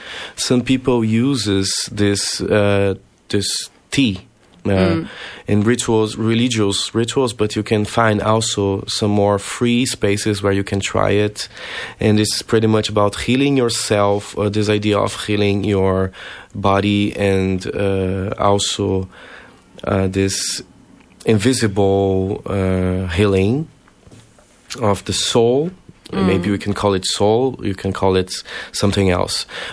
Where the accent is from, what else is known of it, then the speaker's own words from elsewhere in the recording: Curitiba, Paraná, Brazil; English is a second language; I come from Brazil, from Curitiba, the city in the south of Brazil.